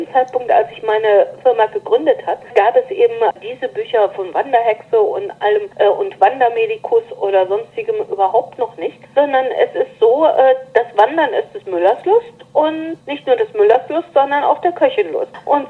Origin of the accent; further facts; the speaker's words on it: Germany; ich bin Deutsche, ich bin 53 Jahre alt und muss immer wieder ganz erstaunt feststellen, um nicht zu sagen entsetzt festzustellen, dass ich mein Land kaum kenne.